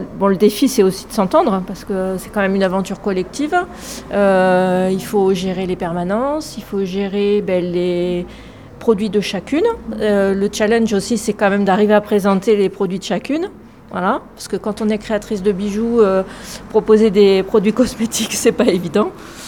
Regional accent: Vic-Fezensac, Occitanie, France; Voilà, je viens du Gers.

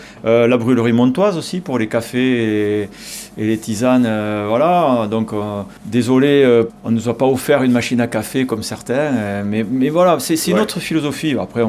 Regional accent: Vic-Fezensac, Occitanie, France; now in Mont-de-Marsan, France; depuis que je suis à Mont-de-Marsan, depuis 27-28 ans, ben je fais travailler les commerçants montois, les commerçants de ma ville natale, de Vic-Fezensac

